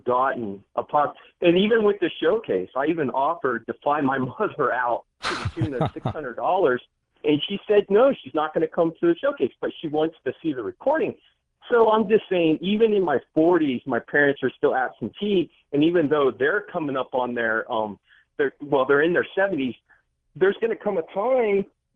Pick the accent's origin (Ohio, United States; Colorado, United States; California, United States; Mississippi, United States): Ohio, United States; when I was raised in, excuse me, when I was raised in Ohio.